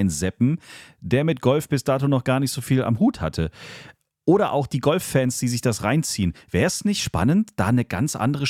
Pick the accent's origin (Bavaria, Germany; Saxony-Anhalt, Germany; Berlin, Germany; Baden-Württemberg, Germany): Baden-Württemberg, Germany; Stuttgart; als Stuttgarter natürlich extrem stolz macht, dass meine Heimatstadt